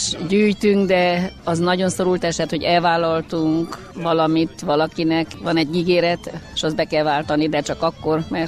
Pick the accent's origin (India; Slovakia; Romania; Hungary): Romania; Odorheiu Secuiesc, Harghita; Én udvarhelyről származok, Udvarhely környékéről, és ott ennek volt hagyományom.